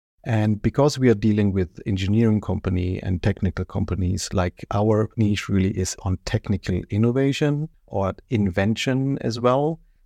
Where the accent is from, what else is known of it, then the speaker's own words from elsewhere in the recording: Germany; English is a second language; You might hear it from my accent. I'm born and raised in Germany.